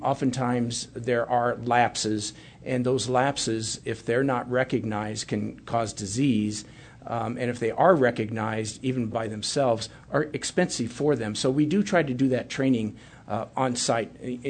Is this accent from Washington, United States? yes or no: no; Kansas City, Missouri, United States; they came from major places in my hometown of Kansas City, where barbecue is king, to Tennessee and other places.